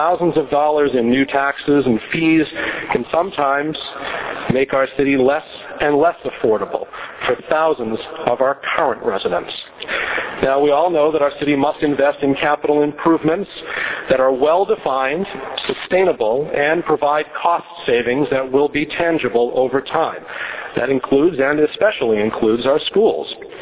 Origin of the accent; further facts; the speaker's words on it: Newton, United States; Over the past 2 years, I'm proud to have helped make a difference in my hometown. I'm proudest of the Newton Silver Alert program